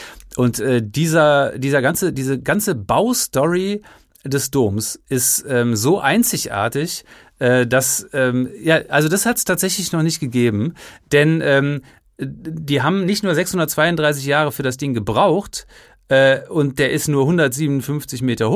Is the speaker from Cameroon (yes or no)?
no; Cologne, North Rhine-Westphalia, Germany